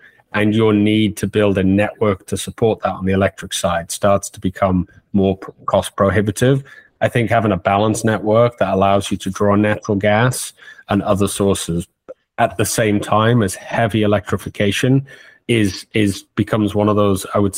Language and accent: English; Newcastle, North East England, United Kingdom; also born or lived in Edinburgh; I was actually born and raised in Newcastle, England. I then went and did a postgrad in Edinburgh, but I've been in and around the Northeast pretty much the first 23, 24 years of my life. So born and raised in Newcastle, England.